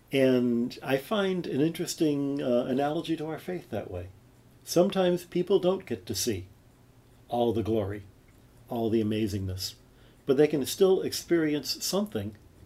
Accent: Detroit, Michigan, United States; how I got to be a kid growing up in Detroit to being the director of the observatory at the Vatican, it astonishes even me.

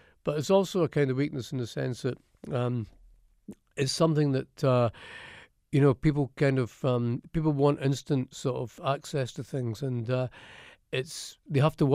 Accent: Edinburgh, Scotland, United Kingdom; And I notice that when I go home, as soon as I get into the taxi, my accent changes completely and it becomes a lot thicker. Yeah, I mean, I think I'm lucky that I've got a place. I've still got a house in Edinburgh

